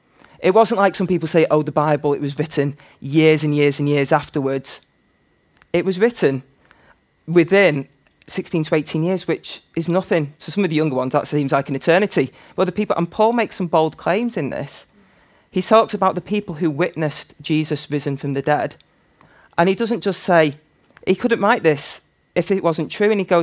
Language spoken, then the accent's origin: English; Manchester, North West England, United Kingdom; now in Liverpool, United Kingdom; crossover point where I've spent more of my life in Liverpool than I have in Manchester. Yay. And as a Mancunian, that makes me nervous.